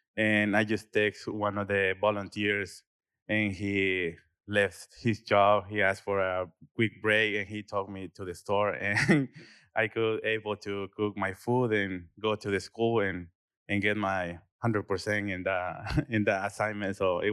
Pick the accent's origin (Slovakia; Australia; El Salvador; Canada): El Salvador; now in United States; and I'm from El Salvador.